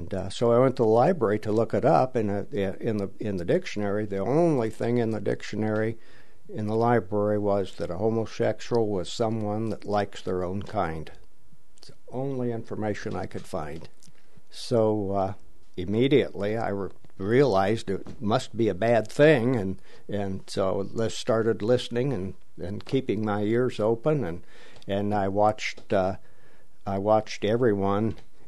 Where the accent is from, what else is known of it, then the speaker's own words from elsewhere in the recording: Dayton, Ohio, United States; I was born in Dayton at St. Elizabeth Hospital, 1941, and this house is the house that I grew up in.